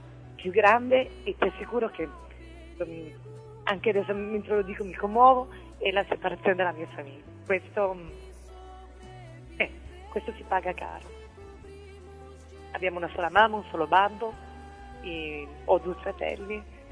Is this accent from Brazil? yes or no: yes; Brazil; riesce a dare a noi, che veniamo dal Brasile con problematiche completamente diverse